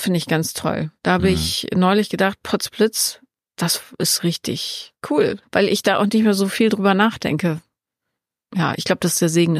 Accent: Bonn, North Rhine-Westphalia, Germany; Ich bin ja in Bonn aufgewachsen

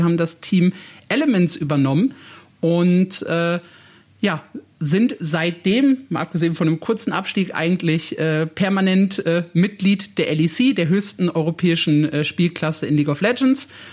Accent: Gelsenkirchen, North Rhine-Westphalia, Germany; ich bin Schalke-Fan, ich bin in Gelsenkirchen aufgewachsen

